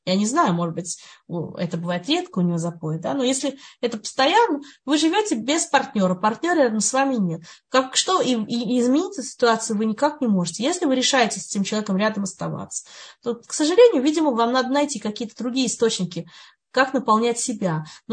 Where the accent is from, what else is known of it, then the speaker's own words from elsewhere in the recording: Russia; moved away as an adult; поскольку я росла в России до 19 лет